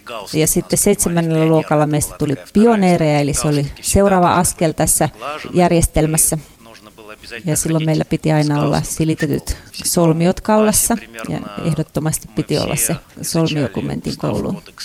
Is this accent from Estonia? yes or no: no; Kyiv Oblast, Ukraine; born there; Finnish is a second language; Minä synnyin Neuvostoliitossa 40 vuotta sitten. Se oli yksi neuvostotasavallan yksiköistä, Ukraina, aika lähellä Kiivin kaupunkia.